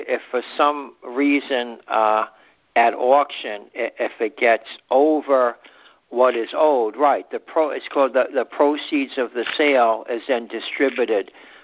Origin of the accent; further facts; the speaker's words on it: Connecticut, United States; Connecticut.